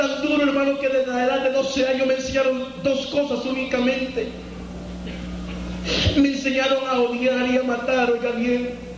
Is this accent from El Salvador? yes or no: yes; Soyapango, San Salvador, El Salvador; me enviaron, óigame bien, a Soyapango, el lugar de donde yo soy originario.